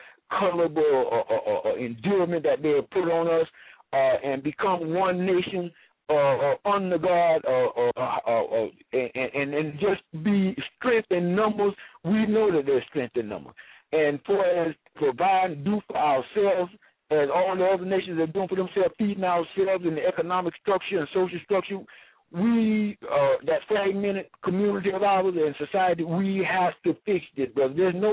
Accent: Clinton City, Florida, United States; I'm from Clinton City, Florida.

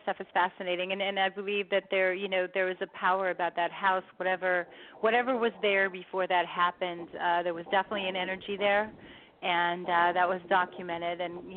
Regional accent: Hollywood, California, United States; that I kind of always admired growing up in Hollywood.

